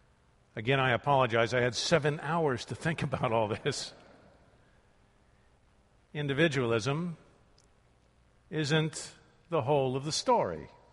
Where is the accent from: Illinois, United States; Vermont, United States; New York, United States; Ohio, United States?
Ohio, United States; Columbus; And so as a boy growing up in Columbus, Ohio, I early on began to think of California as Shangri-La.